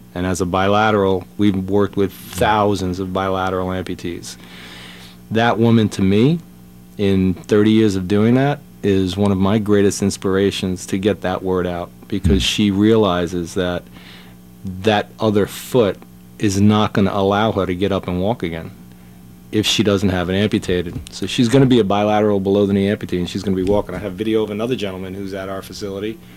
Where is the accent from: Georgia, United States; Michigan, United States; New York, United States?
New York, United States; Long Island; Well, you didn't think we're from around here. I'm from Long Island as well.